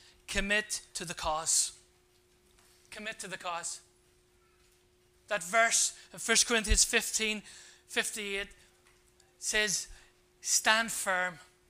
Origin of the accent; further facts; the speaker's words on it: Ireland; There's no question the stupid. I'm Irish.